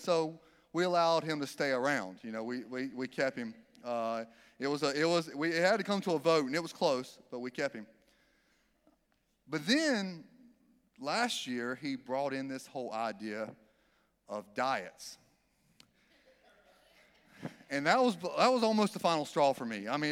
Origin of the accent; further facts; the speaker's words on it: the South, United States; I grew up in the South. Our vegetables are no longer vegetables when we're done cooking them.